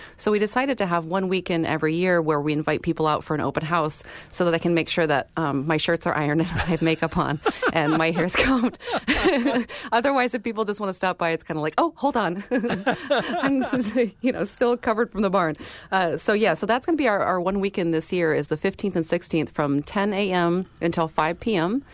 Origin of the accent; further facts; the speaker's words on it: Washington, United States; When I grew up in Washington State, there was a commune up the road from us